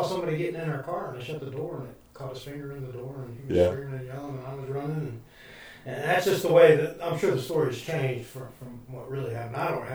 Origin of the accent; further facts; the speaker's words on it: St. Louis, Missouri, United States; And '67, we moved to St. Louis, and that's where I grew up.